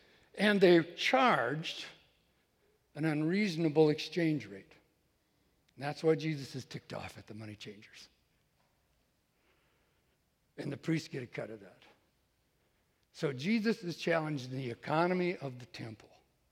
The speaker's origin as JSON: {"language": "English", "region": "Iowa", "country": "United States", "said": "Now, I'm from Iowa, married to a farm girl, so I know what runs downhill."}